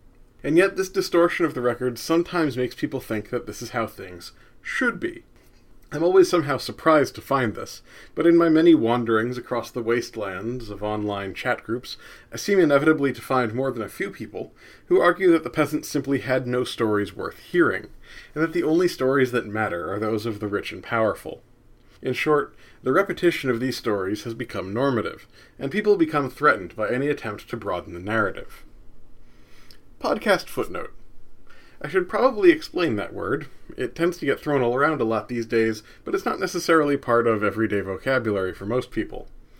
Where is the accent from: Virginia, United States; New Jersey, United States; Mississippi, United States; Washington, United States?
New Jersey, United States; Now, for example, I grew up in New Jersey.